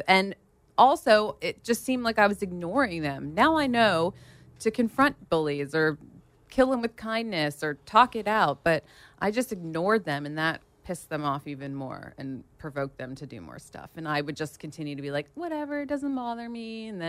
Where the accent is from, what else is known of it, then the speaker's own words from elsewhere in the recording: Pennsylvania, United States; now in Los Angeles, United States; I'm from Pennsylvania, outside of Philadelphia.